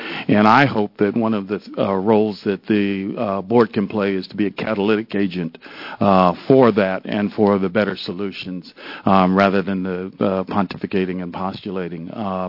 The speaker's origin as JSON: {"language": "English", "town": "Washington", "region": "District of Columbia", "country": "United States", "tie": "born or raised there", "said": "I grew up in Washington, D.C., and since Dwight Eisenhower, every president has said he's going to be the education president of the United States."}